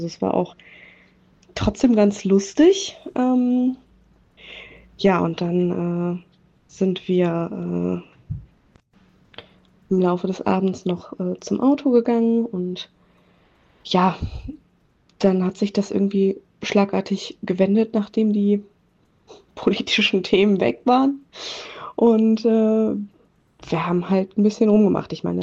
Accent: Münster, North Rhine-Westphalia, Germany; ich komme aus Münster

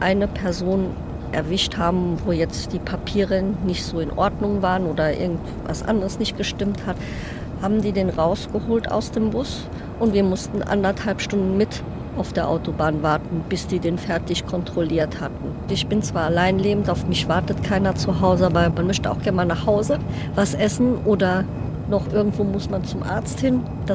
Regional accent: Luxembourg; born there; weil ich bin ja gebürtig aus Luxemburg und ich habe meinen Papa hier und meine Mutter habe ich in Saarbrücken.

